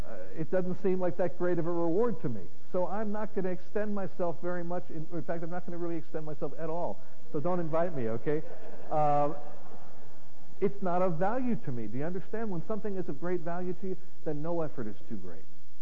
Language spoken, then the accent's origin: English; New Jersey, United States; I was raised in New Jersey.